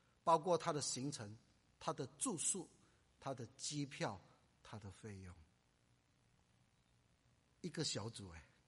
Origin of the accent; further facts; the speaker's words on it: China; 我们中国人说家丑都不外扬